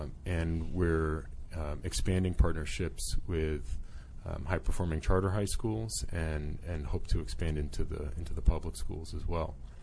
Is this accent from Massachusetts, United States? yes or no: yes; Boston, Massachusetts, United States; I'm from Boston, Massachusetts.